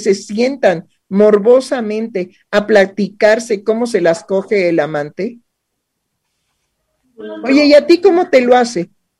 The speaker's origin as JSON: {"language": "Spanish", "country": "Mexico", "said": "Entonces, seamos claros, pues somos mexicanos, ¿no?"}